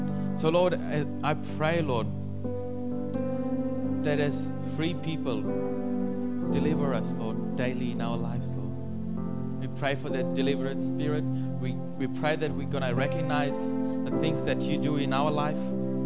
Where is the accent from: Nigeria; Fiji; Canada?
Fiji; because I come from Fiji.